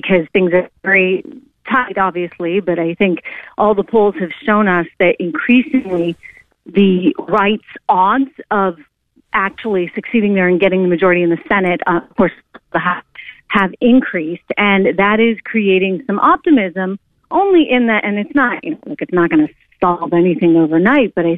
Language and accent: English; New Hampshire, United States; I grew up in the Granite State in New Hampshire